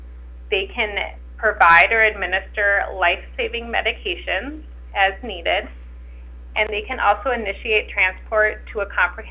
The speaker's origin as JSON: {"language": "English", "town": "Granite Falls", "region": "Minnesota", "country": "United States", "tie": "born or raised there", "said": "I grew up in Granite Falls, and me and my husband live and our children live in between Monee and Dawson now"}